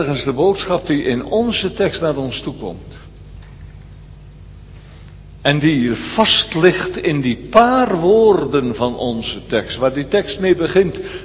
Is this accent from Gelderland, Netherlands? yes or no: yes; Elburg, Gelderland, Netherlands; Ik ben opgegroeid in Elburg gemeente.